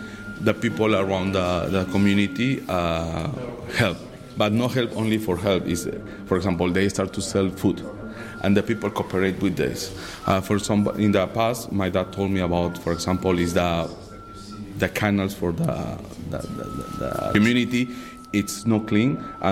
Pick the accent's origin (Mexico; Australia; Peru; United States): Peru; now in Vancouver, Canada; I'm an archaeologist from Peruvian archaeologist, and I'm working now in UBC 2 years ago.